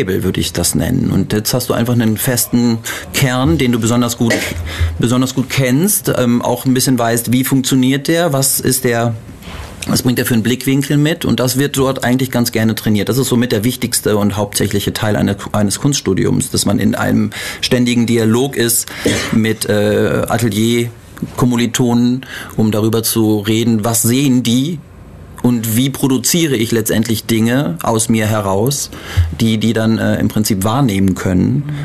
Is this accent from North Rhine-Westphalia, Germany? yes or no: yes; Bielefeld, North Rhine-Westphalia, Germany; now in Halle, Germany; Ich komme eigentlich aus dem Norden. Ich komme aus Bielefeld, das ist in der Nähe von Gütersloh. Zwischen Bad Salzuflen und Melle Neuenkirchen.